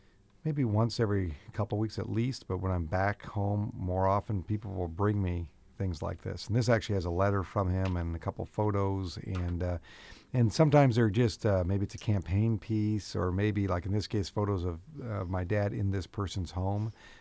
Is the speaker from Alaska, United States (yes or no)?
yes; Alaska, United States; I'm from Alaska, and I'm the new senator from Alaska.